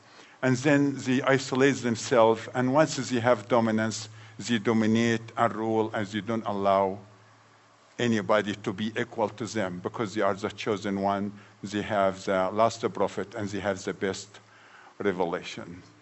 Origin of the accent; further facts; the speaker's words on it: Egypt; I grew up in Egypt, majority Muslim